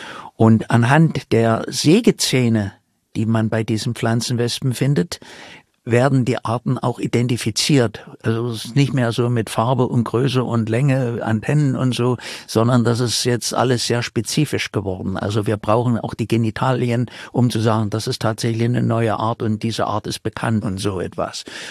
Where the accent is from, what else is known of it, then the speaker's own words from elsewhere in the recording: Germany; Zu DDR-Zeiten, ich komme ja aus der DDR